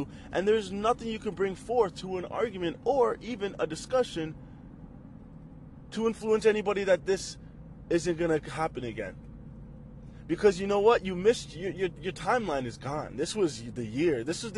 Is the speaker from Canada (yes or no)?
yes; Canada; as a Canadian, I do have my optimism